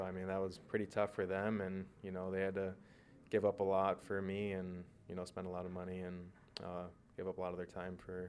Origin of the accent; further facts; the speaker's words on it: Sioux Falls, South Dakota, United States; always knew I like kind of was a little bit better than some of my peers growing up in Sioux Falls, but that was Sioux Falls